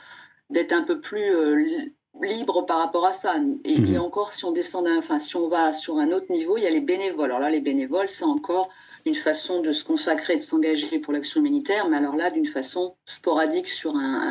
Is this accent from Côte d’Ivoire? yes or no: no; France; alors moi en tant que Française, je suis revenue en France